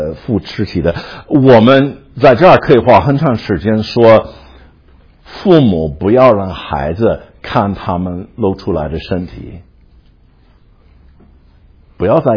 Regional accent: United States; 我们美国人也有很多不好的习惯

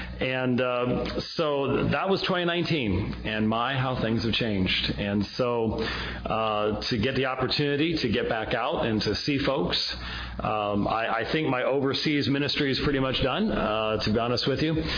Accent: Phoenix, Arizona, United States; I am from Phoenix, Arizona.

